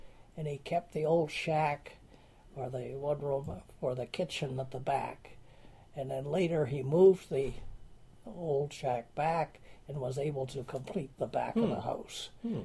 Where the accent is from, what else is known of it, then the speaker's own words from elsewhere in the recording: Burnaby, British Columbia, Canada; I was brought up in Burnaby. Started Douglas Road School.